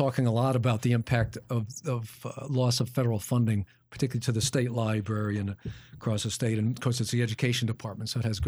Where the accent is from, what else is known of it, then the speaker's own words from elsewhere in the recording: New York, United States; So that's one of the great things about being a New Yorker these days to me.